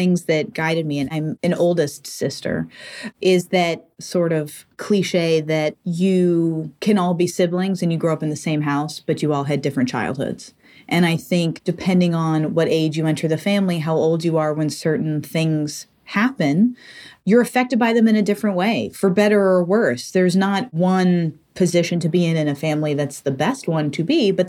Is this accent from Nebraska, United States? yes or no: no; Massachusetts, United States; I have a very complicated relationship with Los Angeles in that, you know, I grew up in Massachusetts.